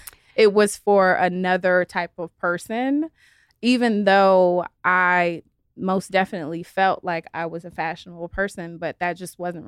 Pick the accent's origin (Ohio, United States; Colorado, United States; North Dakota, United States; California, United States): California, United States; Los Angeles; I'm born and raised in LA. So I'm like a true LA girl. I'm never leaving, by the way. So yeah, these are my roots. This is my home.